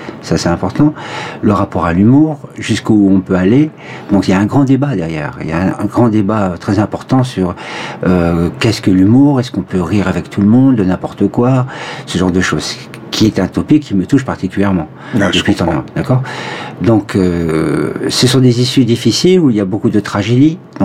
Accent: France; now in Auroville, India; comment ça résonne chez nous ici en tant que Français, bien sûr, et en tant qu'Auroviliens

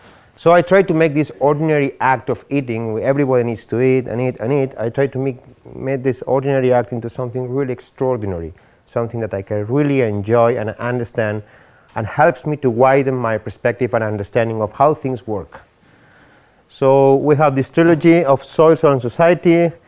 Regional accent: Spain; English is a second language; I'm basically from Spain. I'm a cook. And in Spain, the food is awesome

